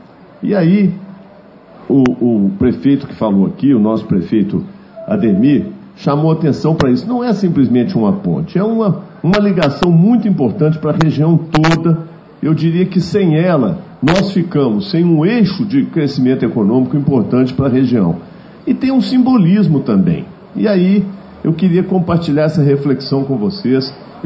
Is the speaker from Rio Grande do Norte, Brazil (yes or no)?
no; Minas Gerais, Brazil; nós temos que ter orgulho, como mineiros e mineiras, de dizer, o nosso estado está melhor do que a maioria dos estados brasileiros.